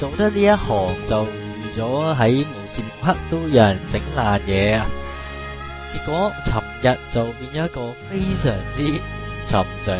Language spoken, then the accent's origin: Cantonese; China; 其实发觉我哋中国人真系好幸福